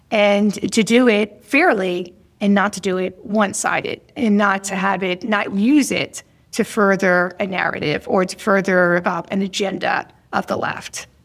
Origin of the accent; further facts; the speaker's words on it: New Jersey, United States; I started my career in New York, and I was born and raised in New Jersey, in Bergen County. So it's right out of Manhattan.